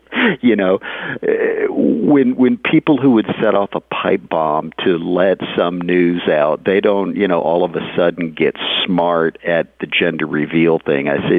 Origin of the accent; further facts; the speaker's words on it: the South, United States; and I'm from the South, so.